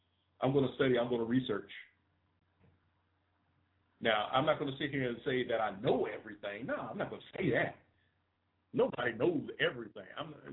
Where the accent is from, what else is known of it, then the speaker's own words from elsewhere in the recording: Roanoke, Virginia, United States; born there; I was born on October the 16th, 1968, in a place called Roanoke, Virginia, which is a part of the United States of America.